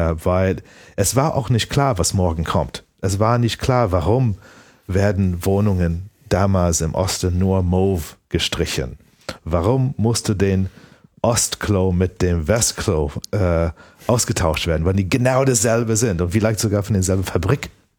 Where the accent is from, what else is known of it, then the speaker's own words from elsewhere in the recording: Canada; now in Germany; dass ich bin ja fast sozusagen so reingefallen als Kanadier in diese komische Situation in Ostdeutschland